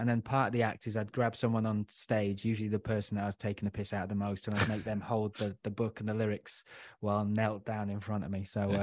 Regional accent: Huddersfield, Yorkshire and the Humber, United Kingdom; now in London, United Kingdom; I grew up in Huddersfield, so it's nice and calm, and home first, it's like quiet place, you know, there's none of that. And then moving to London

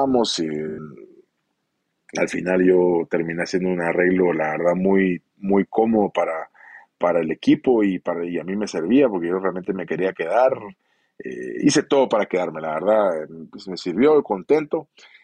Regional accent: Guatemala; moved away; si me vine desde Guatemala acá a un equipo de tercera

